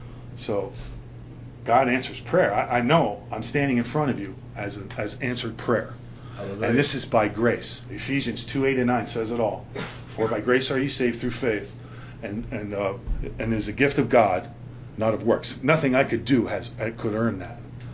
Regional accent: Allentown, Pennsylvania, United States; I'm the youngest of five children. I was born in Allentown, Pennsylvania. And I was raised in a church.

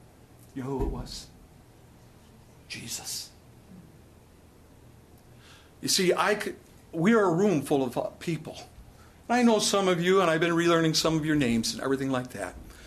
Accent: Ohio, United States; also born or lived in Rhode Island; So I went back to my hometown, which is in Ohio, and I became an assistant pastor.

